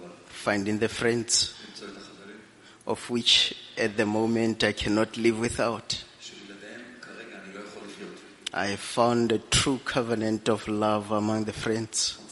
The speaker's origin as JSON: {"language": "English", "country": "South Africa", "said": "from South Africa."}